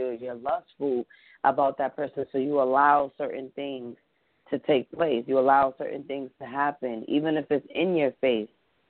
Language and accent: English; New York City, New York, United States; I am from New York, New York. I'm from a small little part of Manhattan. The area is called Chelsea, but I'm from Fulton Projects